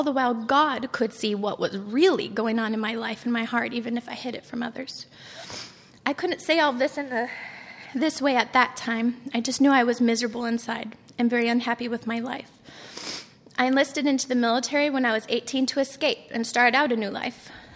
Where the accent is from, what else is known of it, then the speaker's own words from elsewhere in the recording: Elgin, Illinois, United States; I was born and raised in Elgin, Illinois, to a single-parent home of a very young mother. I was brought up in an environment that did not serve nor love God. As a child, I was moved around a lot